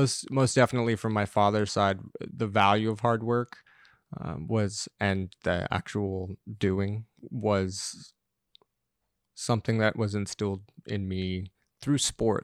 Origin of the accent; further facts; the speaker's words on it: Los Angeles, California, United States; people ask about this sort of progression to being a farmer growing up in Los Angeles.